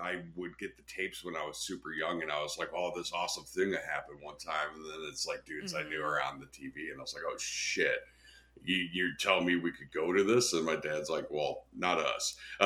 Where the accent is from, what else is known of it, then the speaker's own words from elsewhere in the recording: Wisconsin, United States; Then again, I'm from Wisconsin, so I always say that, like, I'm from a suburb of Chicago, Wisconsin.